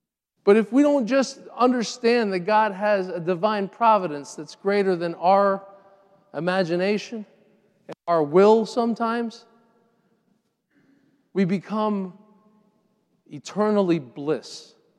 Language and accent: English; Miami, Florida, United States; also born or lived in Puerto Rico; I was born in Puerto Rico and raised in Miami.